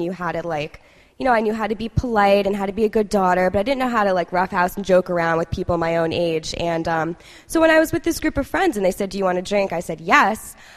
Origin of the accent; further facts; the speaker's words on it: Rhode Island, United States; We come back home. I grew up in Rhode Island.